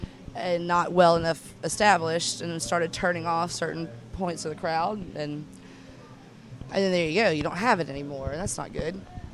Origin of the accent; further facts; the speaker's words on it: Birmingham, Alabama, United States; I grew up in Birmingham.